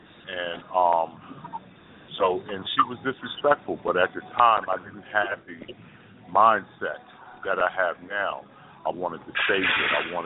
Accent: New York, United States; now in Seattle, United States; because I'm from New York, but I wanted to get as far away from as possible, so now I'm in Seattle.

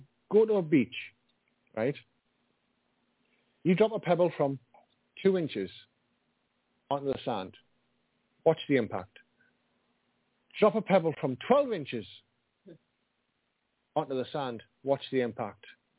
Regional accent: England, United Kingdom; Because I'm not in England right now, but I am from England.

